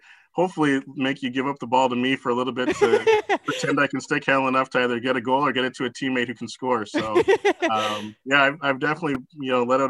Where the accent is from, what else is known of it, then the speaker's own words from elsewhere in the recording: Canada; as a Canadian kid